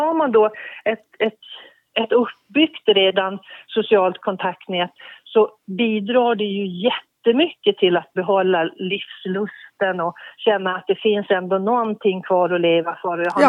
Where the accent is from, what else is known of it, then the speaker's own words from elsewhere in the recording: Gotland, Sweden; accent: Gotland; Där kommer min gotländska fram lite också.